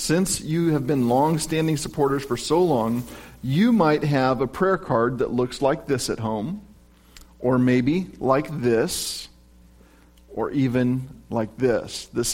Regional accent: Decatur, Illinois, United States; also born or lived in Danville; I've told them about all of our winters here in Illinois, because I was born in Danville, grew up in Decatur

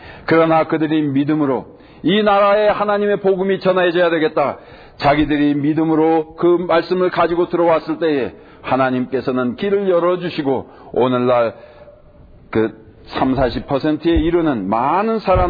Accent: South Korea; moved away as an adult; now in United States; 저는 아직 그 한국 사람입니다. 저기 미국에 와서 살고 있고 여기에 이제 적을 두고는 있지만, 그러나 우리나라 하면 그래도 한국이 우리나라로 아직도 여겨집니다.

